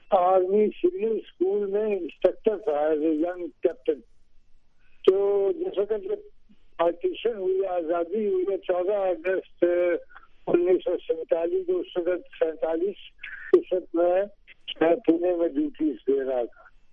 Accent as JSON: {"language": "Urdu", "town": "Amritsar", "region": "Punjab", "country": "India", "tie": "born there", "said": "میں 1926 میں امرتسر میں پیدا ہوا. امرتسر جو اب مشرقی پنجاب, جو انڈیا کا پنجاب ہے, تو وہاں پیدا ہوا 1926 میں."}